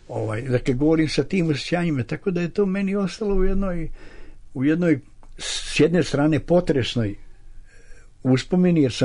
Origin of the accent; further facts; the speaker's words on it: Slovac, Kolubara District, Serbia; ja sam iz Slovca kod Valjeva, to je 70 km od Valjeva.